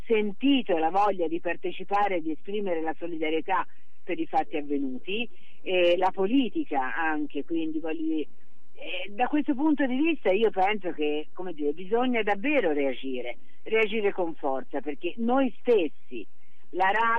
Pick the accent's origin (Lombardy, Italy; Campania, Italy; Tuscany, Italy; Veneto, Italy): Tuscany, Italy; Peraltro, lo dico da toscana